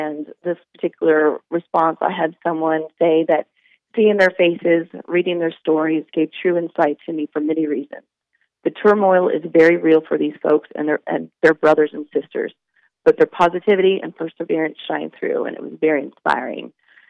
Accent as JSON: {"language": "English", "town": "Kansas City", "region": "Missouri", "country": "United States", "tie": "born or raised there", "said": "So I'm based in Kansas City. So I was born and raised in Kansas City."}